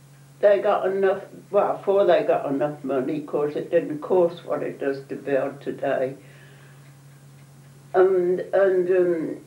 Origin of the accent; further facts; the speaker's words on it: Wolvercote, South East England, United Kingdom; I did, I grew up in Wolvercote.